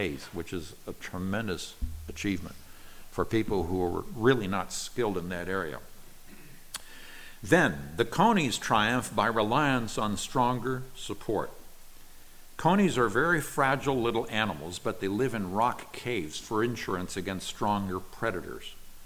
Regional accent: Nigeria; I grew up in Nigeria, West Africa, where there were a lot of lizards, and they ran everywhere.

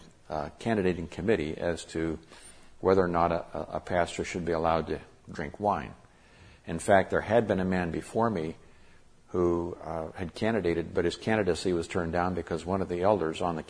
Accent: Nigeria; when I was raised in Nigeria, that was something that was endemic in the culture there.

